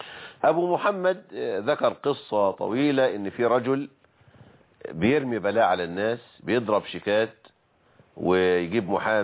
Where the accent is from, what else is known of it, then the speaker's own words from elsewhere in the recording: Egypt; accent: Egyptian; ذو القعدة كما نقول بلهجتنا المصرية ذو القعدة شهر حرام